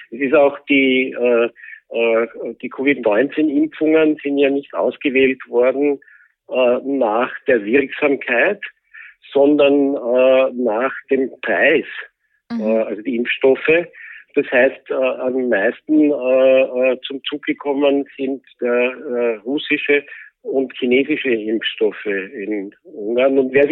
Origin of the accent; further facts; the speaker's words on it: Austria; ich glaube, wir kennen das als Österreicher ganz gut